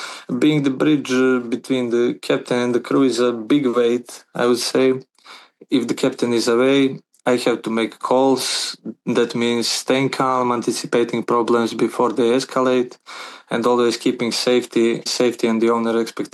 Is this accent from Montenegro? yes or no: yes; Bar, Bar Municipality, Montenegro; I'm from Montenegro, have border on the sea with Croatia and with Albania over there. We are just across Italy. My city is called Bar, which is just across Bari.